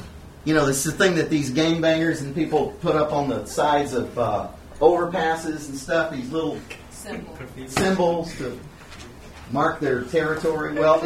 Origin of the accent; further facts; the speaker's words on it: Louisiana, United States; We're from Louisiana.